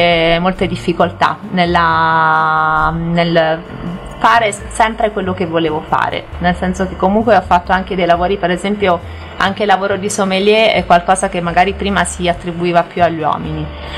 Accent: Vieste, Apulia, Italy; io sono della Puglia, di Vieste in particolare

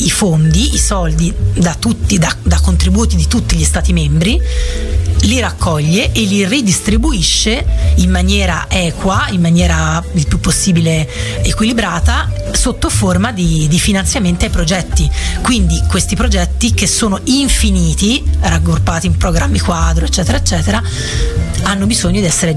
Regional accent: Gualdo Tadino, Umbria, Italy; moved away as an adult; sono nata e cresciuta a Gualdo Tadino fino a 18 anni, sono andata via quando avevo 18 anni, finito il liceo, e io ho studiato al liceo Casimiri di Gualdo, e liceo scientifico

